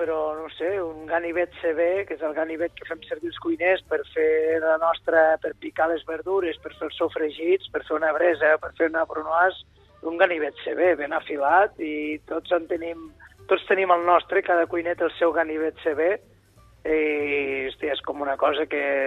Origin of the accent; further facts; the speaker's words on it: Lleida, Catalonia, Spain; com a bon lleidatà, i bon panarra que sóc.